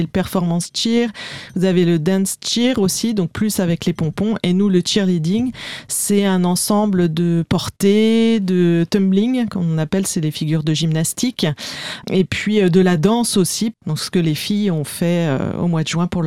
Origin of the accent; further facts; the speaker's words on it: Bourgogne-Franche-Comté, France; moved away; On vient de Bourgogne, à la base, ça fait 3 ans et demi qu'on est en Bretagne.